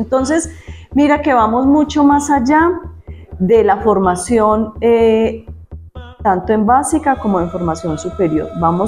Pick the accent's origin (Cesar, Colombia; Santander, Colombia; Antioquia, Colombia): Antioquia, Colombia; Como buenos antioqueños que somos